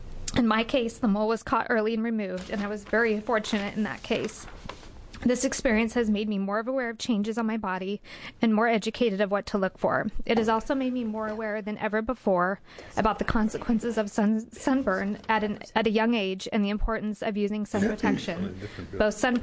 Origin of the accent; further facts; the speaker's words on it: Oregon, United States; Growing up in Oregon in the 80s, my parents had us out in the sun all the time